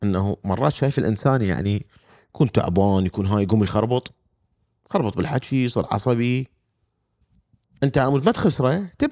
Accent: Iraq; moved away; خلينا نقول حتى ورا ما طلعت من العراق

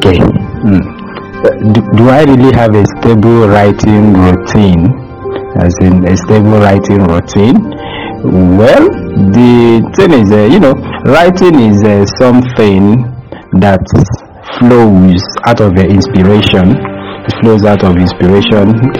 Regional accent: North, Nigeria; also born or lived in Aba; I grew up in the north, although I wasn't born in the north anyway. But I grew up in the north. I was born in Aba, Abia State, Nigeria, but later moved to the north with my parents. So I grew up in the north, studied in the north, but presently I am in the east, in Soka precisely, Enugu State.

